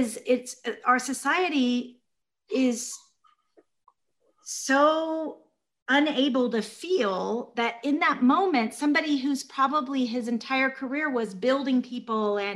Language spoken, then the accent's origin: English; Georgia, United States; I was raised in Georgia by civil rights workers.